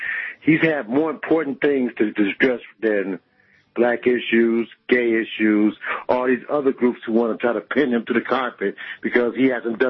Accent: Chicago, Illinois, United States; moved away; I moved here from Chicago probably about 18 months ago.

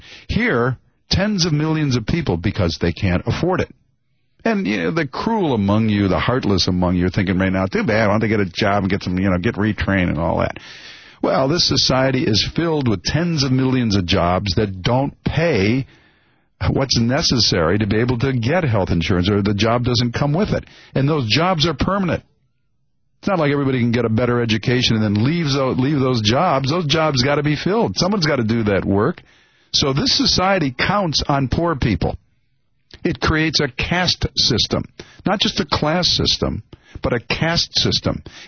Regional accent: Canada; I just wanted to say that I'm from Canada and I'm a student.

